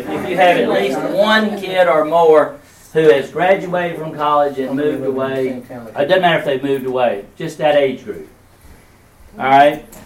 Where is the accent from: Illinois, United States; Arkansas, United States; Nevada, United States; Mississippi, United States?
Mississippi, United States; I'm here from Mississippi, but I could have lived in South Carolina if I hadn't been lucky enough to live in Mississippi.